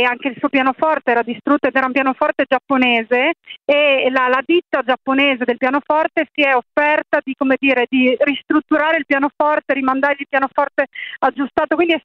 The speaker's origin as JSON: {"language": "Italian", "town": "Gemona del Friuli", "region": "Friuli-Venezia Giulia", "country": "Italy", "said": "io sono originaria di Gemona del Friuli"}